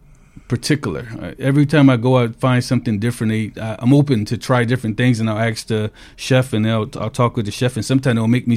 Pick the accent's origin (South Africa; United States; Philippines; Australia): United States; Hartford, Connecticut; also born or lived in Orlando; I grew up in Hartford, Connecticut, but previous to that, I lived in Orlando, Florida.